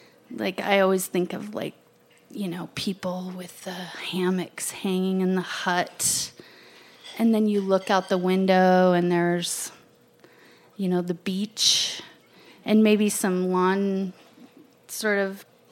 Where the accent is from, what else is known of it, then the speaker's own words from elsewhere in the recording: Missoula, Montana, United States; I grew up in Missoula.